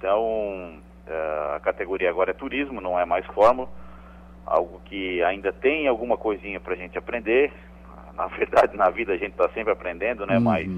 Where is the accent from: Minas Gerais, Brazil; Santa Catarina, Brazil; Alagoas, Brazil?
Santa Catarina, Brazil; Criciúma; É, sou natural de Criciúma, né?